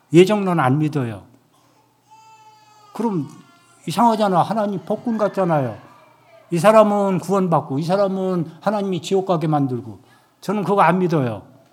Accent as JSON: {"language": "Korean", "country": "South Korea", "said": "저는 하얀 쪽. 한국 사람이니까."}